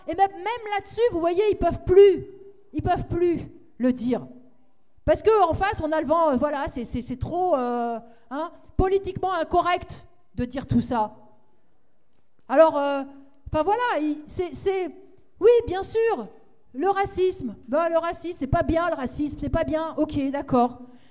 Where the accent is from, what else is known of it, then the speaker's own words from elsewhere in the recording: France; Ben oui, on est tous des Français.